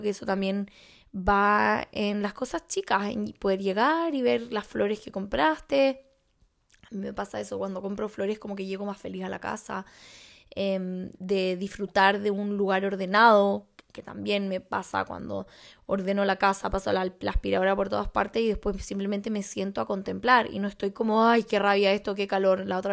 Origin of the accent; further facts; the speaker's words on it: Santiago, Santiago Metropolitan Region, Chile; moved away; vengo de Santiago, de Chile, la capital, de ese país largo que está en el borde de Sudamérica.